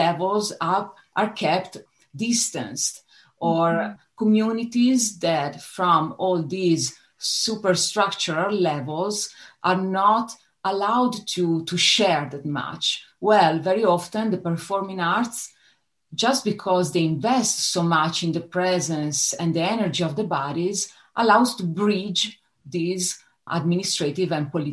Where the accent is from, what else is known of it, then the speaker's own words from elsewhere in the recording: Italy; English is a second language; moved away as an adult; also born or lived in London / France / Switzerland / Los Angeles; I'm originally from Italy, and I lived in different countries and continents, and all of that for dance. I moved to London to study contemporary dance when I was 18. Then I moved to France to dance and study there. Then I moved back to Italy, then to Switzerland.